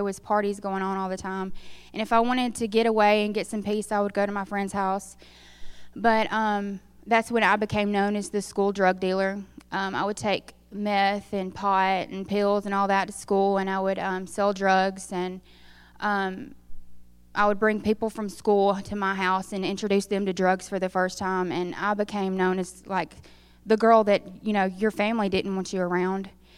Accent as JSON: {"language": "English", "town": "Coleman", "region": "Alabama", "country": "United States", "said": "I'm from Coleman, Alabama, and if you don't know where that is a very country city in Alabama."}